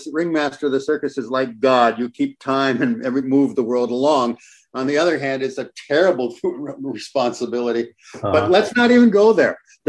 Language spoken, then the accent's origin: English; Hibbing, Minnesota, United States; So growing up in Hibbing, on weekends, we would go to my grandmother's farm.